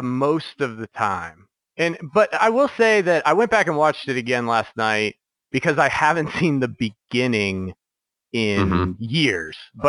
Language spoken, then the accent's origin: English; Kentucky, United States; I grew up in Kentucky.